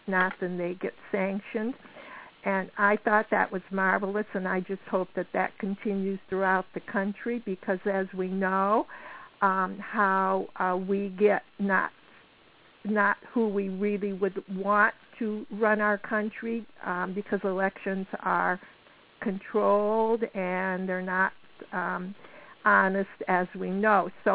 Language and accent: English; Florida, United States; I'm from Marion County as well.